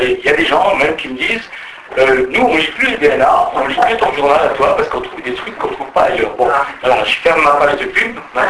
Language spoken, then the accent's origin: French; Grand Est, France; parce qu'on est plutôt du Bas-Rhin que du Haut-Rhin